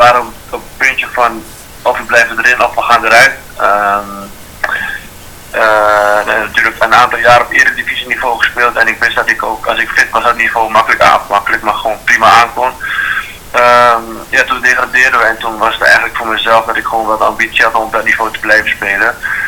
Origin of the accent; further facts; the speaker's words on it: Groningen, Netherlands; Als je als echte Groninger na 9 à 10 jaar in jeugdopleiding dat je debuut mag maken voor de club waar je supporter van bent.